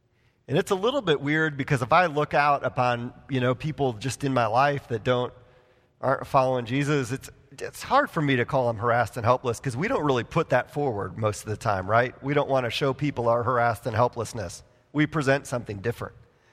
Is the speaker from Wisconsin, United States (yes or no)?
yes; Wisconsin, United States; born there; I was born in Wisconsin. I was a couple hundred miles from being Canadian.